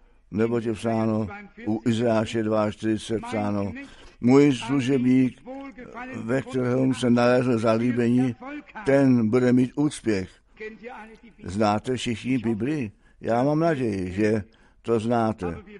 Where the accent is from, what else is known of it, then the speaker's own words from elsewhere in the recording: France; Czech is a second language; Já jsem Francouz, já jsem katolik a já jsem ateist.